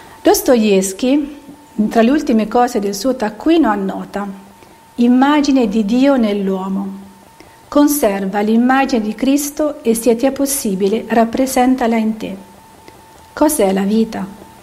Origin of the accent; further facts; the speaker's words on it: Perugia, Umbria, Italy; sono originaria di Perugia, Vivo nel monastero di Sant'Agnese, sempre a Perugia, da quasi 20 anni, con altre 14 sorelle.